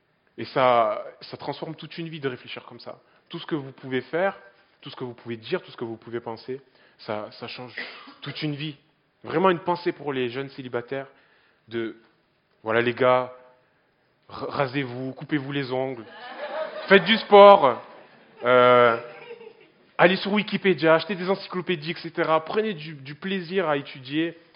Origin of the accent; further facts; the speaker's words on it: Marseille, Provence-Alpes-Côte d'Azur, France; Bon, j'exagère un peu, je suis marseillais, je suis désolé.